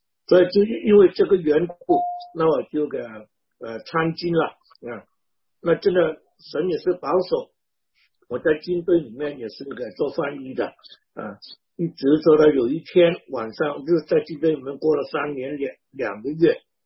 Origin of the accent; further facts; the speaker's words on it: Vietnam; 我小的时候我爸爸常跟我说，我们中国人在越南这个地方不能做什么事情让中国人丢脸。